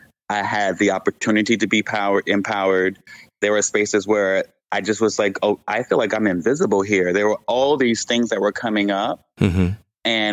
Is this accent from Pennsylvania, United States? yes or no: no; Columbia, South Carolina, United States; born there; Okay. I was born in Columbia, South Carolina.